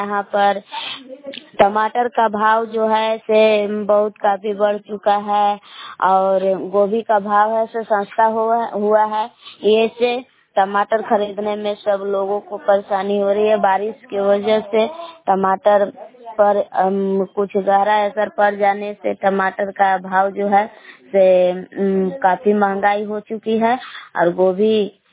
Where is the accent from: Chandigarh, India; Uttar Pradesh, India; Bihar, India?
Bihar, India; ग्राम बिलास जिला कैमूर भभुआ के निवासी हूँ।